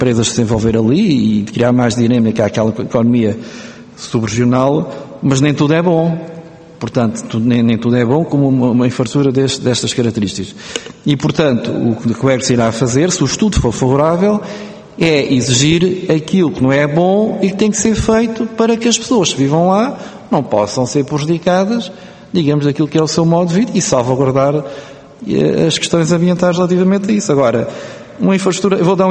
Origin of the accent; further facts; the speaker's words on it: Setúbal, Portugal; eu até sou alentejano, mas sou do distrito de Setúbal